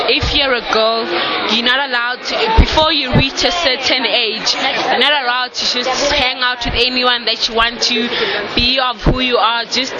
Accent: Queenstown, Eastern Cape, South Africa; also born or lived in Johannesburg; I grew up in Queenstown, which is, I was born in here in Johannesburg, but I grew up in Queenstown with my great-grandmother and my sisters and my aunts and everybody, and it's a place called Eqoqodala.

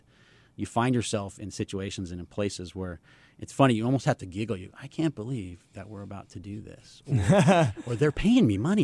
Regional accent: San Diego, California, United States; Well, I grew up in Scripps Ranch in Mira Mesa, and I went to Mira Mesa High.

